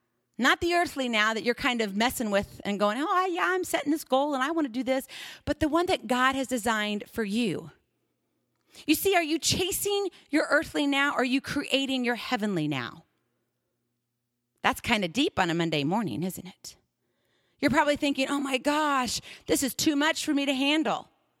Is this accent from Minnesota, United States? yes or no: no; Hawaii, United States; Now, I'm from Hawaii, remember? We don't have time zone changes.